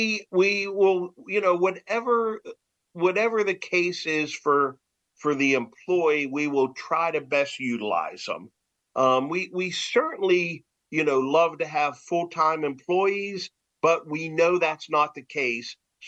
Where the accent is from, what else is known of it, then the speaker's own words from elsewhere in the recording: Pennsylvania, United States; accent: Northern; Yeah, I'm a Pennsylvania native, but really I Pennsylvania native, but you know, no, I'm not a native Alabama resident